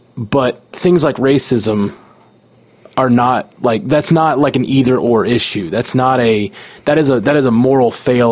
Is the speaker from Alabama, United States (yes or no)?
yes; Alabama, United States; I grew up in Alabama